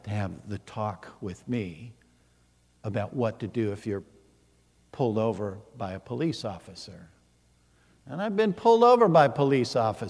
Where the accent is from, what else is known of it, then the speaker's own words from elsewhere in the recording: St. Louis, Missouri, United States; And knowing what it was like as a white child growing up in St. Louis